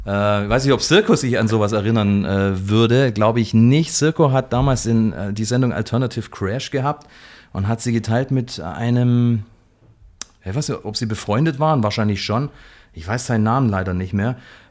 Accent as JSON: {"language": "German", "town": "Ulm", "region": "Baden-Württemberg", "country": "Germany", "tie": "born or raised there", "said": "Ich bin geboren in Ulm. Und ich wohne, seit ich aus dem Krankenhaus in Ulm quasi von meiner Mutter und von meinem Vater nach Hause gebracht worden bin, wohne ich auf dem Land 10 Kilometer von Ulm entfernt in Elchingen."}